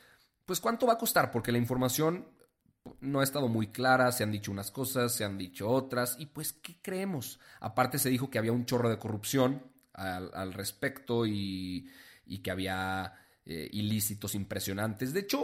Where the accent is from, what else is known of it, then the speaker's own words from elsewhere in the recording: Mexico; cuánto nos cuesta a nosotros como mexicanos